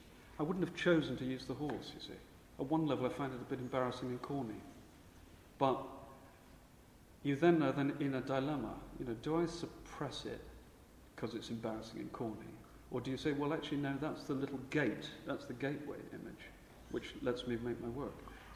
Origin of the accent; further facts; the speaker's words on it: Portsmouth, South East England, United Kingdom; I was brought up in Portsmouth. I used to go out in the South Downs and draw